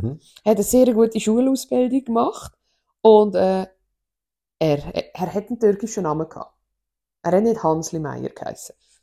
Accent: Switzerland; ich bin in Singen aufgewachsen

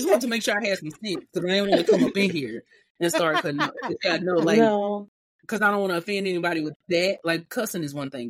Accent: Louisiana, United States; I'm from Louisiana.

